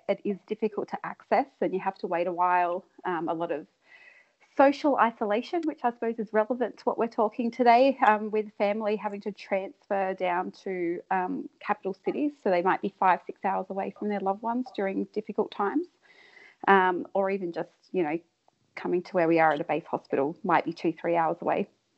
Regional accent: Blue Mountains, New South Wales, Australia; So I grew up in the Blue Mountains my whole life, but I was never a city sort of person, and I'd always wanted to move to the country.

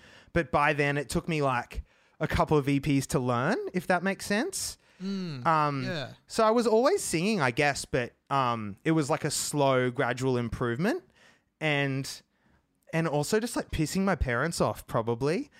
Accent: Queensland, Australia; And I grew up in Queensland, and in summer in Queensland, it's like this relaxed, happy environment a lot of the time.

